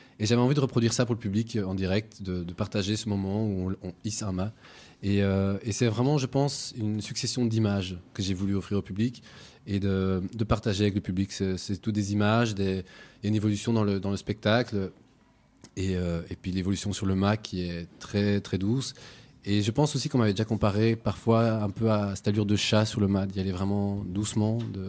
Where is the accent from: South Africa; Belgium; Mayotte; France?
Belgium; C'est-à-dire que je suis belge, depuis toujours j'habitais en Belgique.